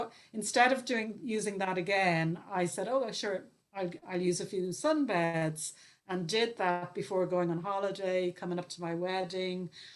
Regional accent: Dublin, Leinster, Ireland; growing up in Dublin, we were lucky enough to have grandparents who lived in the west of Ireland.

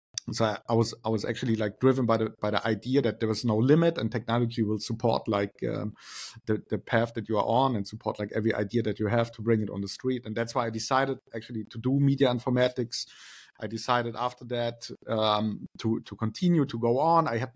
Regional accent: Neckarsulm, Baden-Württemberg, Germany; moved away; And I'm originally from Neckarsulm, which is an even smaller city next to Heilbronn. It's kind of like connected. And I left Neckarsulm and Heilbronn 20 years ago to start my own journey

